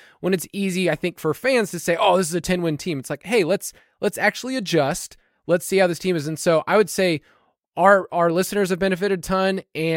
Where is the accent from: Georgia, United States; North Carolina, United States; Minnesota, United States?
Georgia, United States; I'm from Georgia, so I've seen a lot of Georgia football